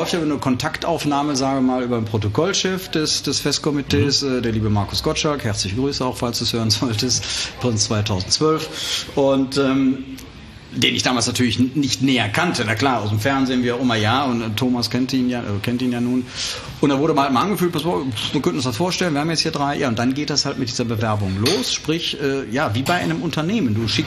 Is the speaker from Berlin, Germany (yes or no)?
no; Remscheid, North Rhine-Westphalia, Germany; das ist leider wahr. Das ist leider wahr. Ich bin ein Remscheider Jung sozusagen, ja, aber ich habe in der Session damals auch mal wieder gesagt, wo du geboren wirst, das ist höhere Gewalt.